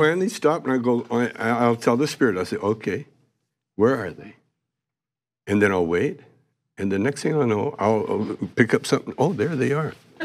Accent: Calgary, Alberta, Canada; I grew up in Canada. I grew up in Calgary, Alberta.

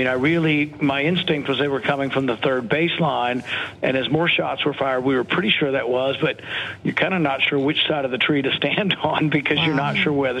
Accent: the South, United States; You know, I grew up in the South, and I just thought someone had discharged a shotgun, which isn't that unusual in the South.

